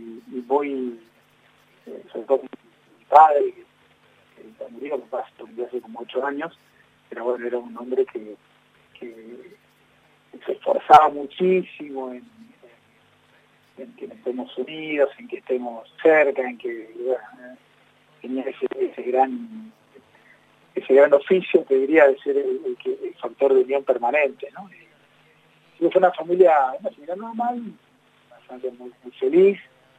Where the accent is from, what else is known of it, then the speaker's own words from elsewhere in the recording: Posadas, Misiones, Argentina; born there; moved away as an adult; now in Buenos Aires, Argentina; Yo nací en Misiones, en Posadas, en Misiones, y cuando yo vine aquí a estudiar Derecho en Buenos Aires